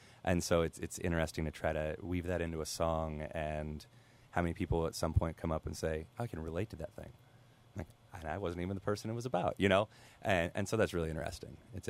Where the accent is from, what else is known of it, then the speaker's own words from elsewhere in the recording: Missouri, United States; moved away; So I grew up down in the Ozarks in southern Missouri, and the whole time I was down there, I kind of take it for granted, and it's just normal, and it's a gorgeous area.